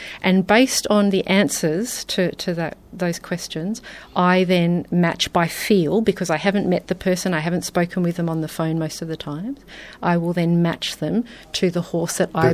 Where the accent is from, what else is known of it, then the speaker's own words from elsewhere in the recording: Sydney, New South Wales, Australia; now in Adelaide, Australia; over in New South Wales, where I grew up in Sydney